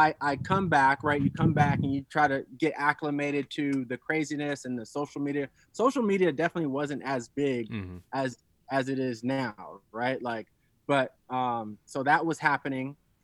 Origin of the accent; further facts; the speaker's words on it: Rialto, California, United States; also born or lived in Las Vegas; So I grew up in Rialto, California. I went to go play football at NLB in Las Vegas. So I lived in Vegas for 12 years.